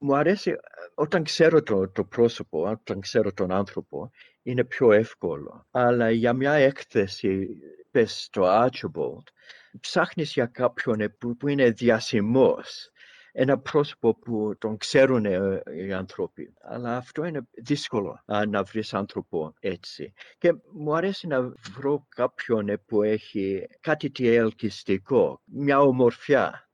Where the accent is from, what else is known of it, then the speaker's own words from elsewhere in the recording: Australia; Μιλούσαμε ελληνικά στο σπίτι. Αλλά οι ρίζες μου δεν είναι χωμένες πολύ βαθιά, γιατί μεγάλωσα εδώ, στην Αυστραλία.